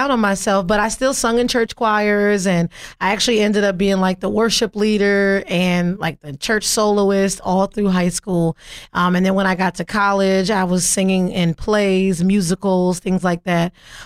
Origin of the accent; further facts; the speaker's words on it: Philadelphia, Pennsylvania, United States; Well, I was raised in Philadelphia, and I would say that I had a very limitless childhood.